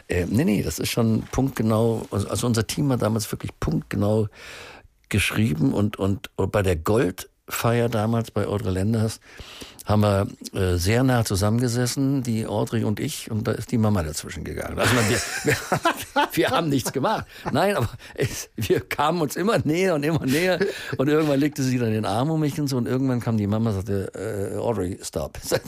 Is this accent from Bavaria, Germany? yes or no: no; Eschwege, Hesse, Germany; weil ich komme ja aus Eschwege.